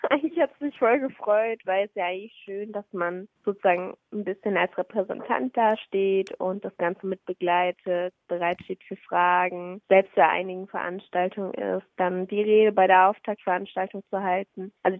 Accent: Germany; wenn ich geantwortet habe, ich komme aus Deutschland, haben sie das zu akzeptieren.

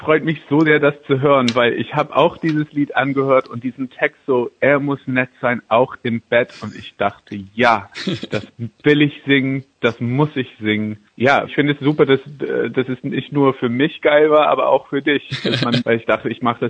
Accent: Canada; German is a second language; now in Germany; wie du erwähnt hast, komme ich aus Kanada

